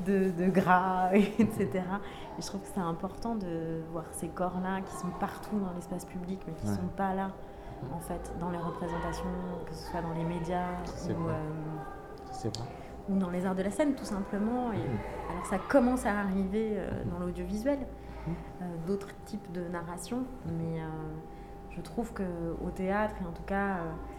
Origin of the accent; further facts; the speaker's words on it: France; J'ai grandi dans un environnement majoritairement blanc. À la campagne, en France, j'ai été adoptée par une famille française.